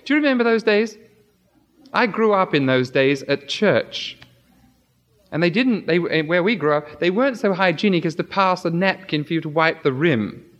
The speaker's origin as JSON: {"language": "English", "region": "England", "country": "United Kingdom", "lives_now": "United States", "said": "it's obvious by my speech and by some of my habits and background that I'm not American, I'm English."}